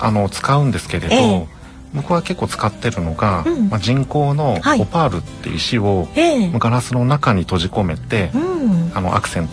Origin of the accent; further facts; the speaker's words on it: Okazaki, Aichi, Japan; はい、岡崎出身です。